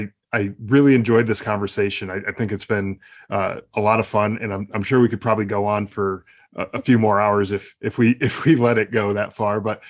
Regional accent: United States; And I, just as an American here

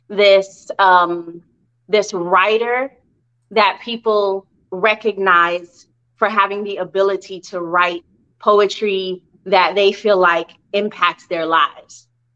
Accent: Miami, Florida, United States; also born or lived in Jamaica / Brooklyn; I grew up in Miami. So I was born in Jamaica. My family moved us to Brooklyn. Mm-hmm. Common thing, right? We lived there for a few years. And then we moved down to Miami. So that's where I was raised, 305.

